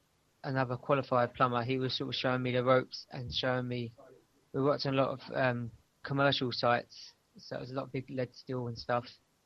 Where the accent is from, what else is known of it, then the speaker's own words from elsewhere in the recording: London, United Kingdom; I'm from London and I'm on week 5.